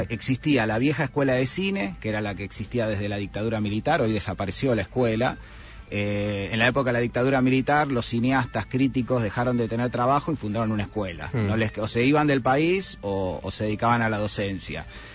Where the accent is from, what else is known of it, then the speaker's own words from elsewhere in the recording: Villa Madero, Buenos Aires Province, Argentina; Villa Madero, sí. Villa mirá, Madero.